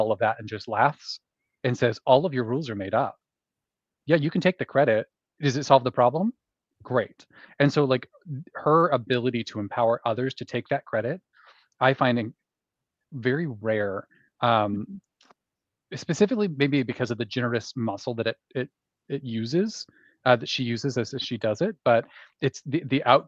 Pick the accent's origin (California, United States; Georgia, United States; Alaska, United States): California, United States; like I was raised in the Central Valley of California, which is incredibly conservative.